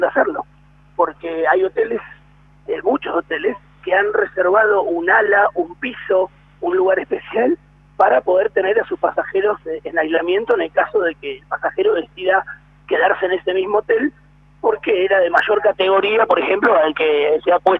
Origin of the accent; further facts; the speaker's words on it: Argentina; somos así los argentinos